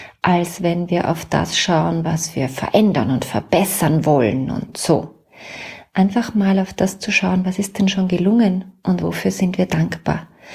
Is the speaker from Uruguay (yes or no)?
no; Salzburg, Austria; now in Vienna, Austria; Und hier in Wien, also ich bin ja Salzburgerin, aber schon lange in Wien.